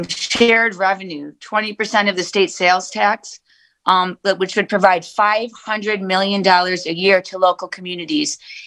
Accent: Fox Point, Wisconsin, United States; I've spent 45 years of my life living in the district, born and raised in Fox Point, raised our four children in Senate District 8 communities of Bayside and River Hills. We live in Whitefish Bay.

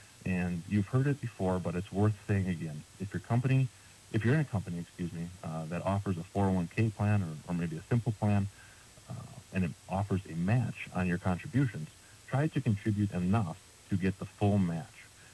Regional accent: Medford, Wisconsin, United States; but I grew up in Medford, and like I said, that was kind of the family business, the financial consultant.

